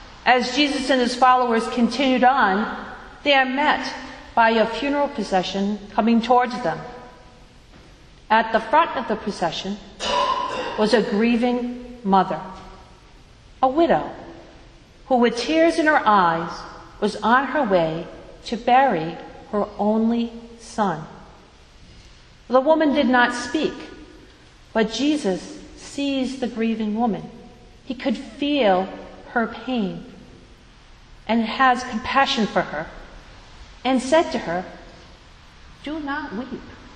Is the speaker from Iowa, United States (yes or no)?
no; Woonsocket, Rhode Island, United States; Growing up, I remember the big parades that would march down Main Street in my hometown of Woonsocket.